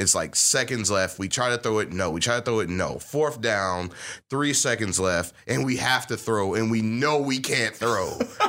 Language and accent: English; Michigan, United States; I'm from Michigan, so like, it'll be like Michigan football.